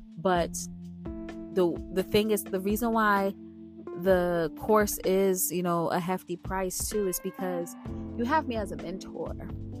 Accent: Boston, Massachusetts, United States; I'm from Boston. That's our cousins. Boston, New York with cousins.

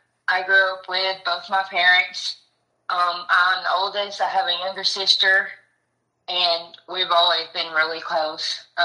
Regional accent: Camden, Arkansas, United States; Camden, Arkansas, in the country.

